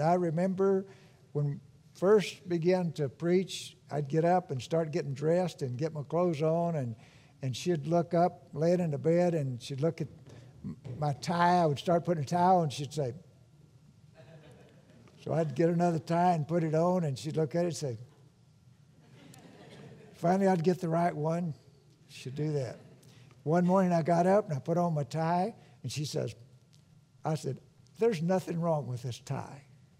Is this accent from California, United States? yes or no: no; Texas, United States; living in the state of Washington since 1976. And I'm from West Texas.